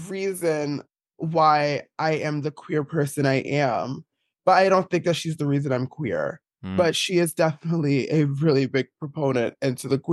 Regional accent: East Orange, New Jersey, United States; I grew up in East Orange, New Jersey, which is like not a very queer place.

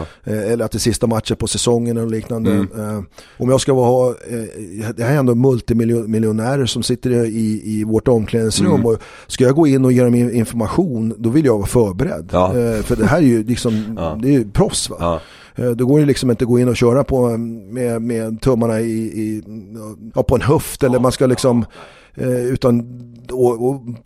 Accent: Huddinge, Stockholm County, Sweden; born there; also born or lived in Montana, United States; Jag älskade att bo i Montana, Big Sky Country. Jag är ju född i Hudding med asfalt och betong liksom.

